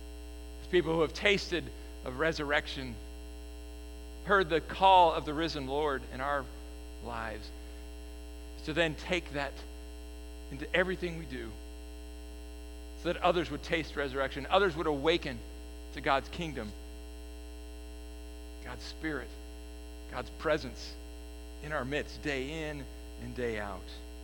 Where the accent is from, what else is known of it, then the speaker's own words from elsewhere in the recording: California, United States; I grew up in the Bay Area, so I like to catch little glimpses of my past from there.